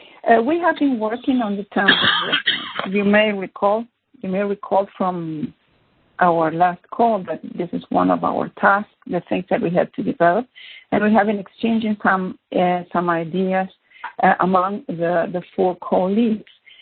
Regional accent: Argentina; I am from Argentina.

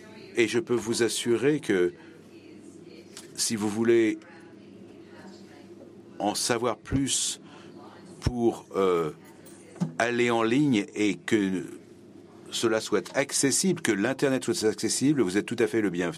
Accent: Pakistan; Bonjour, je suis du Pakistan … Et en effet, je suis un nouveau venu, je suis un boursier, un fellow de l'ICANN, et je travaille au Pakistan

